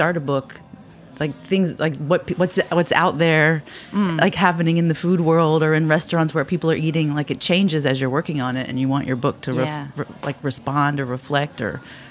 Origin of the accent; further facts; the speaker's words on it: Philippines; now in United States; I am a Filipino.